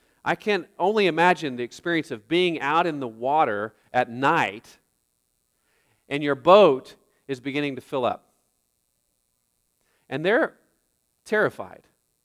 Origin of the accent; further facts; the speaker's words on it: Oklahoma, United States; Growing up in Oklahoma, I heard tornado sirens go off all the time.